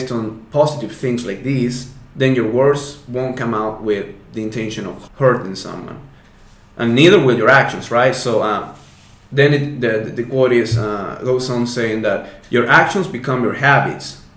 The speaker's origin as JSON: {"language": "English", "country": "Argentina", "second_language": "English", "said": "So I'm from Argentina. I live in North Argentina."}